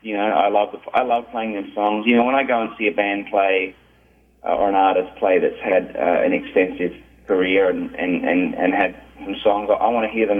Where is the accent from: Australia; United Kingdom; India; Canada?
Australia; now in United States; I grew up in Australia, and most Australians live on the coast, so the first half of my life I lived right next to the water